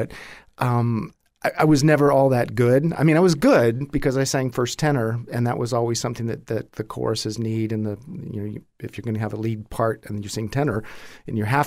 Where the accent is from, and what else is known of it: Ajo, Arizona, United States; born there